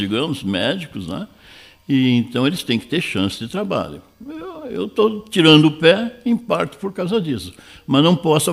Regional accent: Iraí, Rio Grande do Sul, Brazil; eu me criei, praticamente me criei em Iraí, né? Que eu vim bem guri aqui, não era estudante secundário

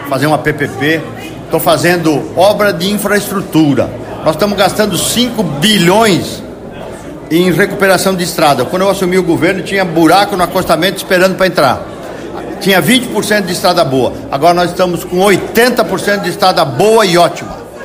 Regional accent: Santa Catarina, Brazil; Porque eu sou do oeste de Santa Catarina.

